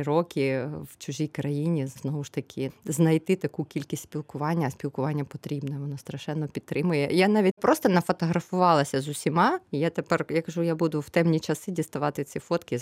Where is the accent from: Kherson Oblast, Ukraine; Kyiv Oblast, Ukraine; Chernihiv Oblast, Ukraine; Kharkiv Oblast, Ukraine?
Kyiv Oblast, Ukraine; Boryspil; now in Panevėžys, Lithuania; Я ж теж з невеликого міста, ми з Борисполя, і вони приблизно десь однакові за розміром